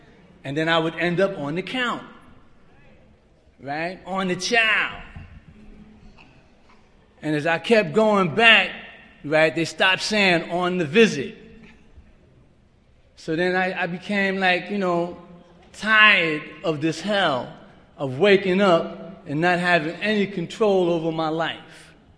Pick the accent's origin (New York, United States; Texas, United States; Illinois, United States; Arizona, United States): New York, United States; New York City; I'm from New York City. My home group is Steps and Traditions in El Barrio.